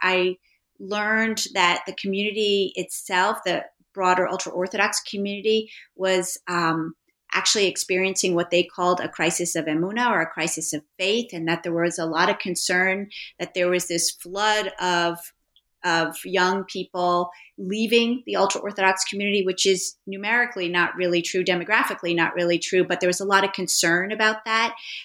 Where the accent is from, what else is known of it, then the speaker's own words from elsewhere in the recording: New York City, New York, United States; I am a native New Yorker. I grew up on the Upper West Side, and I fell in love with anthropology in college.